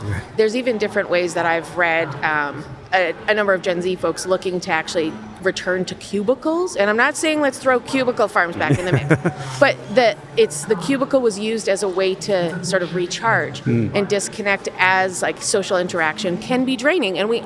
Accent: Canada; The only reason I got to work directly with Ford World Headquarters as a Canadian was because we went remote.

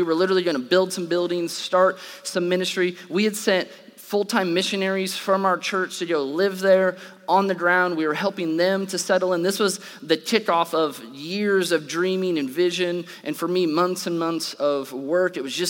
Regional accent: Illinois, United States; I grew up in Illinois, and so me and my brothers have weird R names

